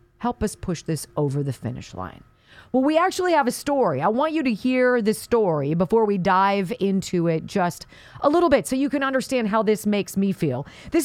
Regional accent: Chicago, Illinois, United States; born there; I was born in Chicago. My parents met at Northwestern. I love Chicago.

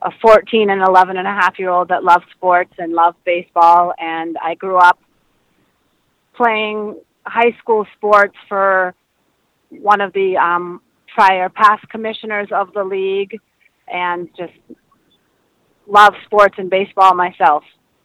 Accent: Massachusetts, United States; I grew up on the Cape. I graduated from one of the local high schools

